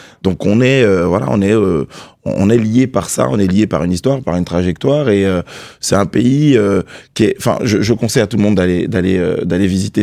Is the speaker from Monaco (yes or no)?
no; France; quand je vais à l'étranger et que je dis je suis français